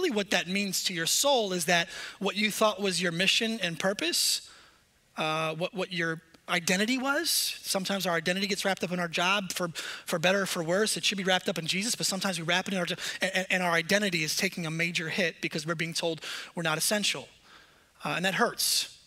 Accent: New York, United States; Because I'm from New York, I like to not just talk about the elephant in the room

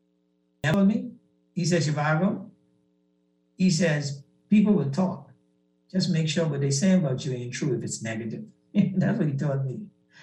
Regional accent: Bahamas; years ago, I was in South Africa and during a conversation with a South African, it came out that I was from the Bahamas.

